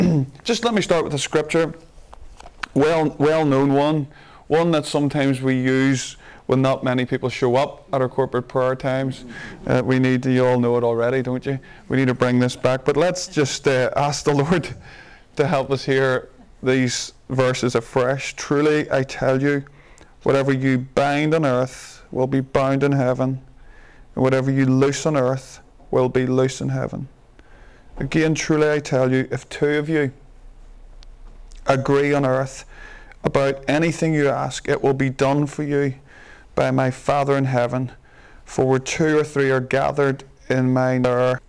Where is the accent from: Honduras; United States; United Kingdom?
United Kingdom; Northern Ireland; accent: broad northern Irish; I'm from Ireland, and I'm from the north of Ireland, so my accent is a little broad at times.